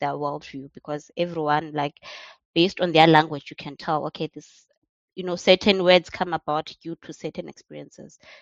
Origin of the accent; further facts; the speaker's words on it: South Africa; first language Xhosa; English is a second language; that even with isiXhosa, that is my mother tongue, the way it's spoken in the urban areas is different compared to rural areas.